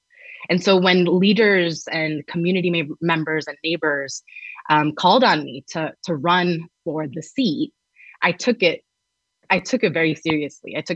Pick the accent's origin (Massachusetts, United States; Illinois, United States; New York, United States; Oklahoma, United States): New York, United States; Kensington; I am a lifelong first-generation Bangladeshi Brooklynite. born in Kensington, which I now proudly represent.